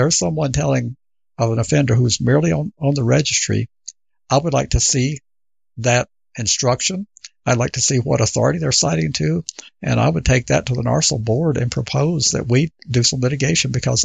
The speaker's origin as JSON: {"language": "English", "town": "Albuquerque", "region": "New Mexico", "country": "United States", "tie": "born or raised there", "said": "a case from my hometown here in Albuquerque"}